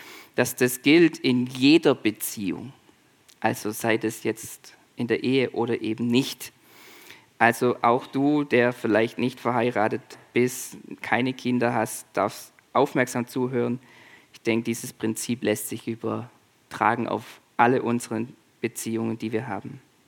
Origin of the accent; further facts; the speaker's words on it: Swabia, Germany; ja, ich bin kein Deutscher, ich bin Schwabe